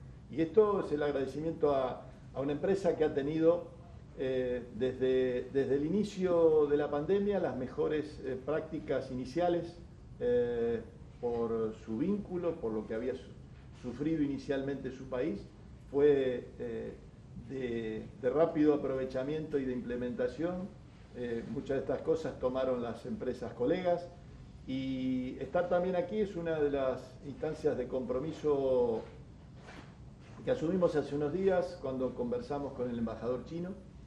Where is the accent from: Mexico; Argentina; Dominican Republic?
Argentina; crecimiento de exportaciones que tenemos que generar como argentinos.